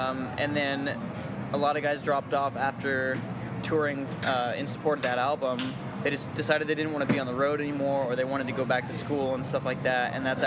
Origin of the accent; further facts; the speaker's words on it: Idaho, United States; and I'm from Idaho, so I was going to college in Idaho for a while.